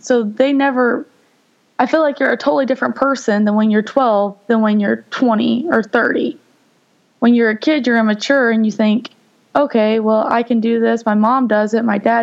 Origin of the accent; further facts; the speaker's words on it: Madison, Texas, United States; I grew up in Madison, which is about 40 minutes away from Austin until I was in 8th grade